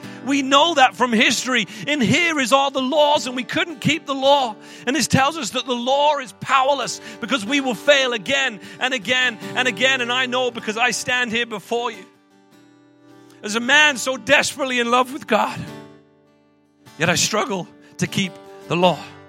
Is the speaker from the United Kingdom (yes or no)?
yes; United Kingdom; Trust me, I'm British, you can trust me.